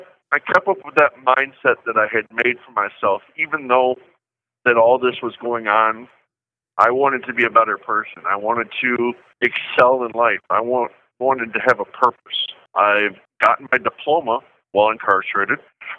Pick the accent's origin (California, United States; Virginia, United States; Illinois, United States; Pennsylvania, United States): Illinois, United States; Rockford; I'm going to be 43 years old here soon. I'm from Rockford, Illinois. I was born and raised there. I'm the normal Midwestern kid growing up.